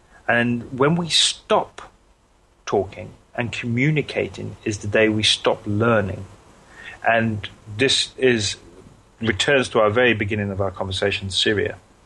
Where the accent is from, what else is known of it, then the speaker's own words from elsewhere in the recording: United Kingdom; I mean, me being a Brit, you know, and you know me, I'm very, very royalistic.